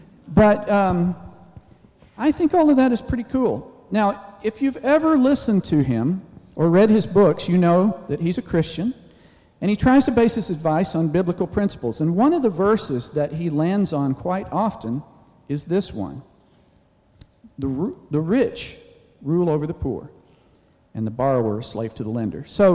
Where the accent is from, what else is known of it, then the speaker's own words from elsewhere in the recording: Nashville, Tennessee, United States; Now, I'm originally from Nashville.